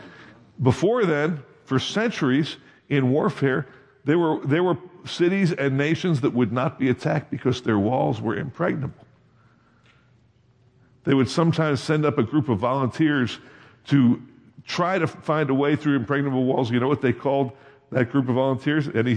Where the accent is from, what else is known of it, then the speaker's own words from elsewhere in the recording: Ohio, United States; So got around to me, "Where are you from?" "I'm from Ohio."